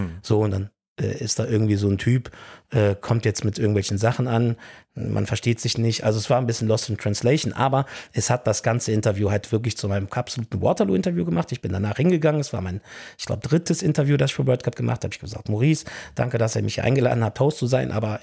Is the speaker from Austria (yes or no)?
no; Cologne, North Rhine-Westphalia, Germany; ich komme ja eigentlich aus Köln oder bei Köln und war immer in Köln.